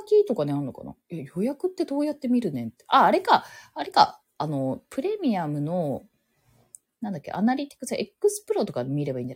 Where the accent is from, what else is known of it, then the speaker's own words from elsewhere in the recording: Bunkyo, Tokyo, Japan; だから私ももともと文京区出身だし